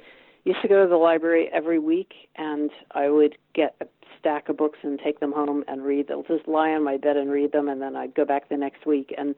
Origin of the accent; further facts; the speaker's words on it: United States; moved away as an adult; now in London, United Kingdom; for me as an American here, I mean, I've lived here over 30 years, and I sort of feel like it's I'm not a native English person.